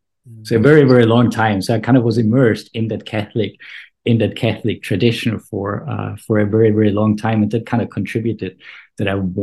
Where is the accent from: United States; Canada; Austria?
Austria; I have quite fond memories of growing up in Austria.